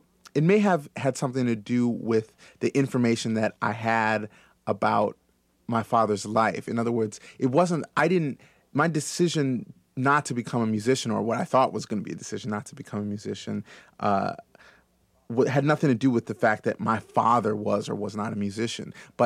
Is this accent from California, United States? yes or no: yes; Berkeley, California, United States; I grew up in Berkeley I'm from mixed parentage